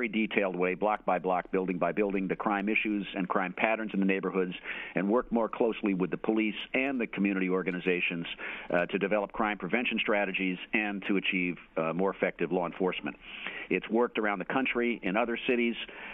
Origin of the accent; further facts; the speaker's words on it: New York City, New York, United States; I am a New Yorker, was born here. My family, to the extent it matters, has been here for generations.